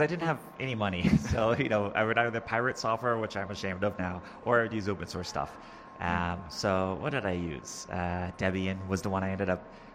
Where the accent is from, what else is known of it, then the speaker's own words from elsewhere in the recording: Houston, Texas, United States; Yeah, born and raised in Houston, Texas, which is a beautiful, beautiful city to grow up in.